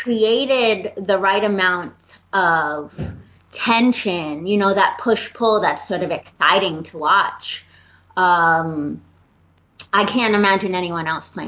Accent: New York, United States; now in Los Angeles, United States; I mentioned to you I'm from New York and I live

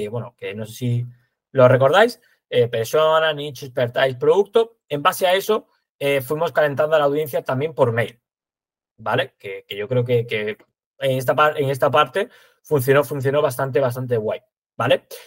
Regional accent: Andalusia, Spain; yo que por ejemplo soy de Andalucía, aquí decimos una cosa

